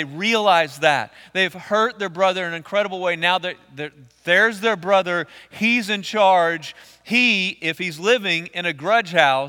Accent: Texas, United States; For the record, I'm from East Texas, so I was picking on me.

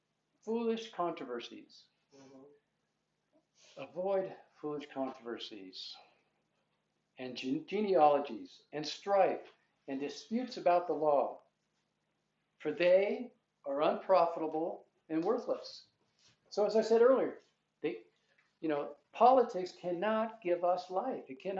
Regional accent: United States; born there; I understand this purely by the grace of God that I was born here in America.

